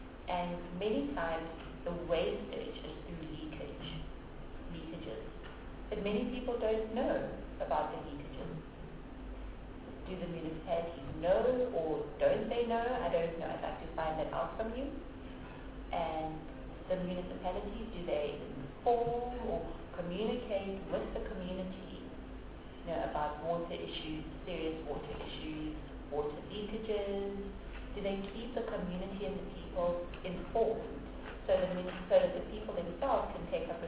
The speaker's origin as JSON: {"language": "English", "region": "Western Cape", "country": "South Africa", "said": "The Western Cape, I'm from the Western Cape, that's why I take interest."}